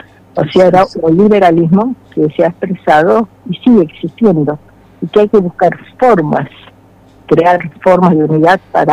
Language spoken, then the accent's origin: Spanish; Tucumán, Argentina; yo vengo desde Tucumán